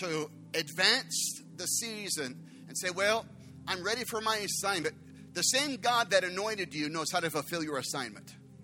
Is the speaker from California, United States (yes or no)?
no; Phoenix, Arizona, United States; I grew up in Phoenix my whole life.